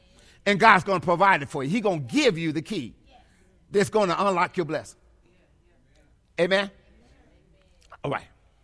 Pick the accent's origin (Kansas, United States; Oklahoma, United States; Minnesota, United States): Kansas, United States; I told y'all I was from Kansas.